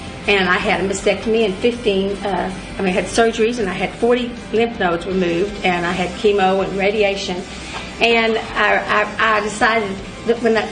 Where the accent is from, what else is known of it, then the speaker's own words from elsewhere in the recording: Dallas, Texas, United States; born there; I've been at Mimosa for, I guess, about 15 years. And I was born in Dallas